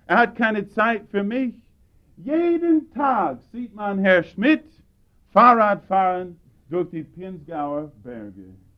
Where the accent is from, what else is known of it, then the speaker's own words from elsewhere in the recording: United States; accent: American; German is a second language; wie ich die deutsche Sprache mit meinem amerikanischen Akzent schlachte